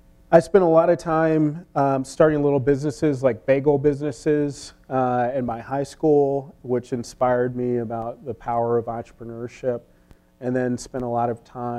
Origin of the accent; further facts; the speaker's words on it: Washington, District of Columbia, United States; I grew up in Washington, D.C., a city that I'm really passionate about.